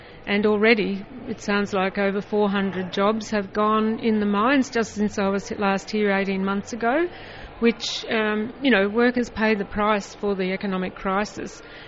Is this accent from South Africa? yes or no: no; Melbourne, Victoria, Australia; I'm from Melbourne